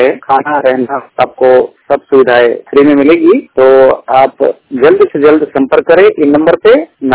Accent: Gujarat, India; मैं गुजरात से बिलोंग करता हूं, ब्लाइंड हूं।

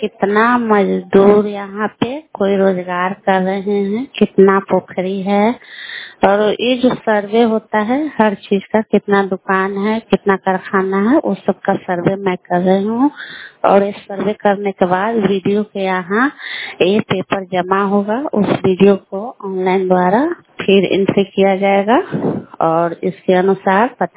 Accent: Gumia, India; और मैं गुमिया पंचायत की निवासी हूँ।

